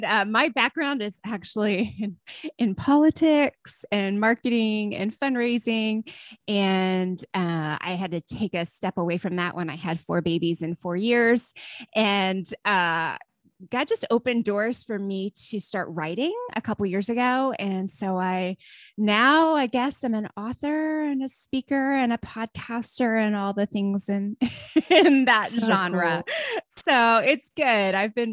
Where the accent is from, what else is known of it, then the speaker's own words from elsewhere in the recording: East Coast, United States; moved away; So I am an East Coast native who turned Texan. Let's see here. I think we're going on 14 years now.